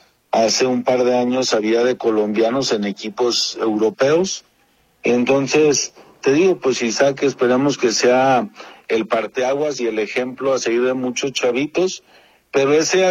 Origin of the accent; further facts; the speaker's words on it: Mexico; se siga o sigamos como mexicanos teniendo